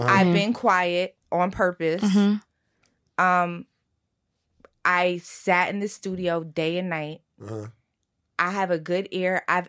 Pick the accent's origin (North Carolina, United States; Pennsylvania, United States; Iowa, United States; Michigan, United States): Pennsylvania, United States; Philadelphia; Babe, I'm also from South Philly. I grew up in a diner. My mother was a waitress.